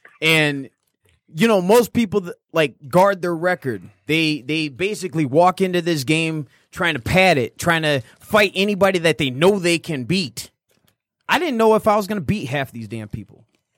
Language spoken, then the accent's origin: English; Detroit, Michigan, United States; I came from Detroit, born and raised.